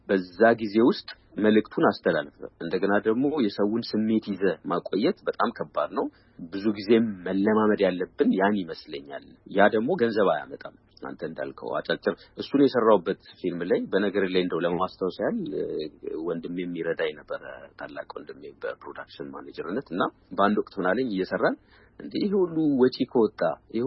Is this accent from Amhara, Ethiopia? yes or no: no; Addis Ababa, Ethiopia; moved away as an adult; now in abroad; ውጭ ሀገር ብኖርም ያደግኩት ትልቅ እስከሆን ድረስ የኖርኩት ኢትዮጵያ ውስጥ ነው፣ አዲስ አበባ ነው።